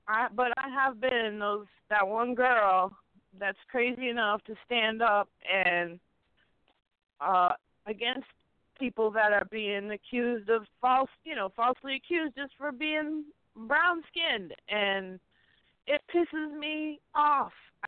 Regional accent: Detroit, Michigan, United States; born there; I'm living in Western Massachusetts. I was born in Detroit, so my home, my heart is in Detroit

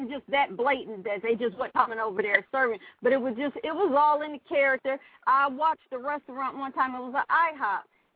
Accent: Midwest, United States; I'm from the Midwest, and that's where I first saw it. I was in Detroit.

